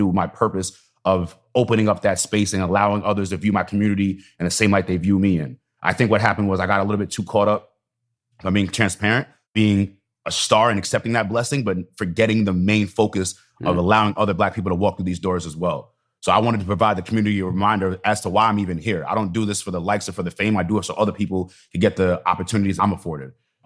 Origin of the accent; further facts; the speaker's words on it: East Hampton, New York, United States; growing up in East Hampton, I used to feel that same exact way. Being that token Black guy, one of few in an environment predominantly of white people